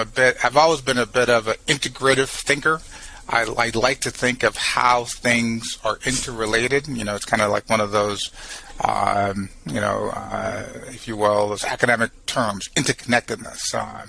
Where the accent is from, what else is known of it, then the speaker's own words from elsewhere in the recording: St. Croix, U.S. Virgin Islands; also born or lived in St. Thomas; I'm a small-town boy. I grew up on the Caribbean island of St. Thomas and St. Croix. I was born in St. Thomas. I grew up on St. Croix.